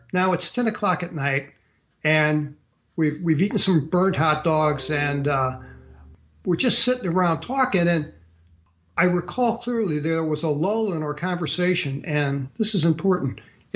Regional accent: St. Louis, Missouri, United States; We were both city kids. I grew up in St. Louis, Missouri.

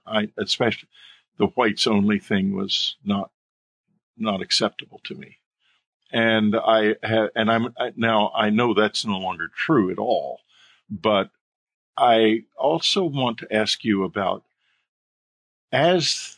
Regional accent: San Antonio, Texas, United States; I met and talked to some Masons who were in my hometown of San Antonio

